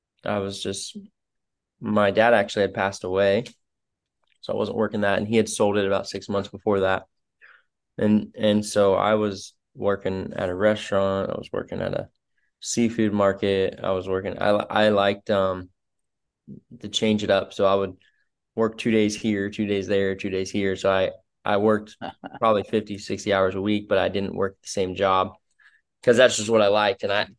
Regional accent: Daytona Beach, Florida, United States; I was raised here in Daytona Beach, Florida, and Daytona Beach is known for the party city.

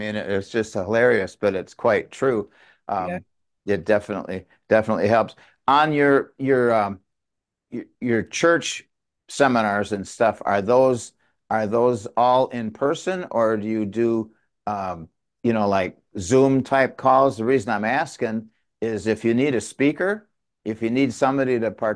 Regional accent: Wisconsin, United States; We're from Wisconsin. When we lived up there, I was in a business

